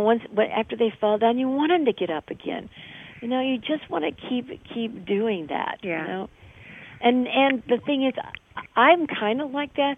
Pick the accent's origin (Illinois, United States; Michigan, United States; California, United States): Illinois, United States; Because we're from Illinois.